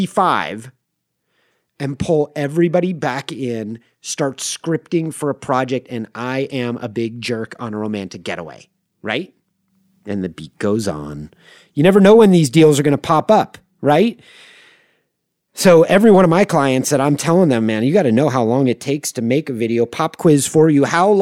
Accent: Manhattan Beach, California, United States; which isn't far from where I grew up in Manhattan Beach and Hermosa Beach, California.

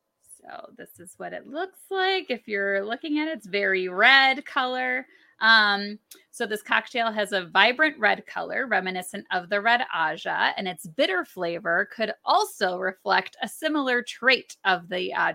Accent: Michigan, United States; accent: Michigander; And then I'll just say it in my Michigander accent.

